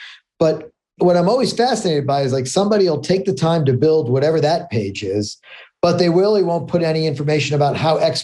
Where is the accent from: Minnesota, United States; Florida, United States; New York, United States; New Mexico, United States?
New York, United States; New York City; I grew up in New York City. It's the same conversation about going borough to borough.